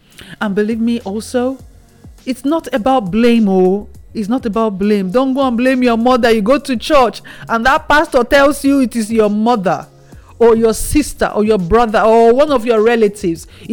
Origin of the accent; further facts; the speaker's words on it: Nigeria; I grew up in Nigeria and I have family still living in Nigeria.